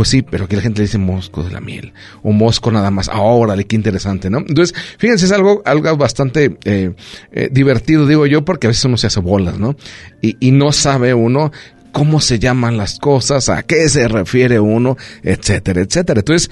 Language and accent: Spanish; La Barca, Jalisco, Mexico; now in Colotlán, Mexico; cuando llegué aquí de Colotlán, les recuerda que yo estoy de La Barca, llegué aquí a Colotlán